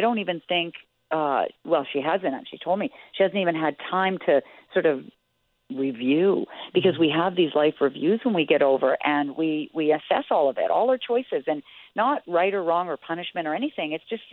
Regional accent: Calgary, Alberta, Canada; I'm from Calgary, Canada.

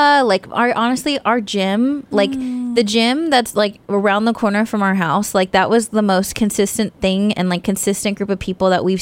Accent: Stockton, California, United States; like I'm from Stockton

